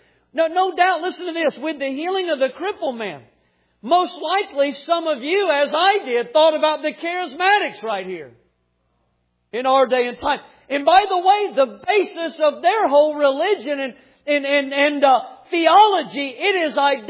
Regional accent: Florida, United States; He's from California and I'm from Florida.

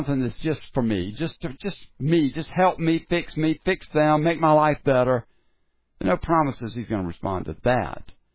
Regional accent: Sumter, South Carolina, United States; if you knew my father just from being around him in Sumter, my hometown

